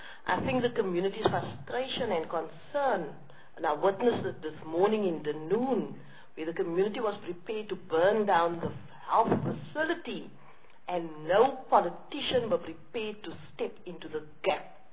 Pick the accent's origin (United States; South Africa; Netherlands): South Africa; Senqoko, Western Cape; I'm from Senqoko, Western Cape